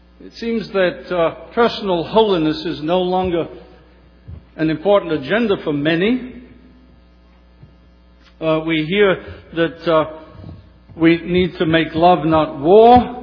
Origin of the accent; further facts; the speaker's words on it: Liverpool, North West England, United Kingdom; I remember as I grew up in Liverpool, England